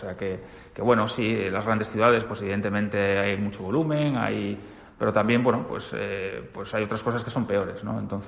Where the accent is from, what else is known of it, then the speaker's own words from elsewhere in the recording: Cantabria, Spain; te das cuenta de que, como en Cantabria, en muy pocos sitios se vive.